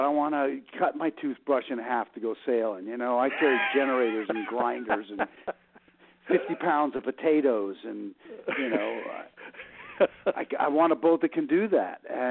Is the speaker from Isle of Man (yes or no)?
no; St. Croix, U.S. Virgin Islands; St. Croix was my hometown. That's where Russ sailed into.